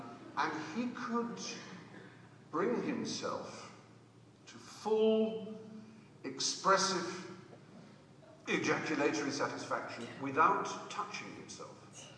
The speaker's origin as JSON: {"language": "English", "region": "East of England", "country": "United Kingdom", "said": "I come from Norfolk"}